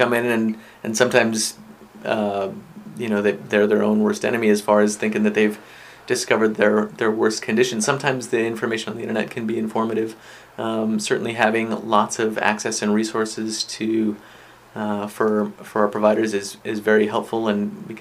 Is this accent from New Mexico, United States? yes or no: yes; Albuquerque, New Mexico, United States; No, I mean, I grew up in Albuquerque. He was my doc since I was a little kid, lived down the street from me.